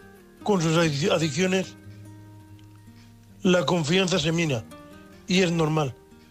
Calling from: Murcia, Region of Murcia, Spain; de Murcia, un hombre invidente.

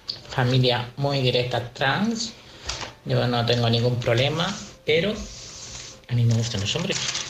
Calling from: Community of Madrid, Spain; de Madrid, de un pueblecito.

